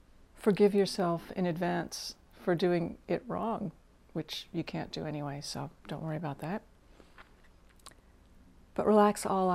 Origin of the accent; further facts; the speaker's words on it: United States; Especially if you're American, I might add. And I am American.